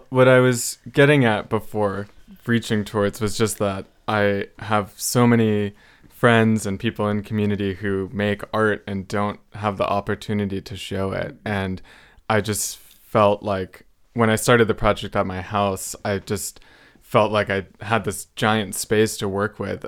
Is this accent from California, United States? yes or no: yes; Silver Lake, California, United States; a lot of the times when I say, like, I'm from Silver Lake, people say, you must have seen so much change.